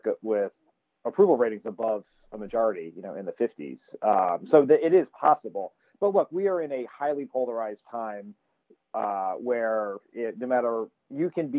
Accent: Delaware, United States; I'm from Delaware, he's been my senator, vice president almost my entire life.

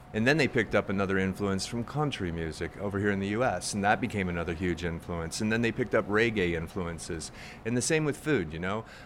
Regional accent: Arizona, United States; I think I'm trying to celebrate both Mexican regional and be proud of the fact that I'm from Arizona

